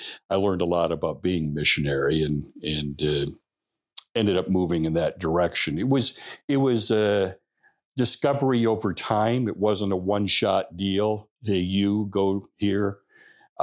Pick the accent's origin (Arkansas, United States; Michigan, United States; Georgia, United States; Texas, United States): Michigan, United States; For me, I'm born and raised in Michigan, and say I never really had been overseas.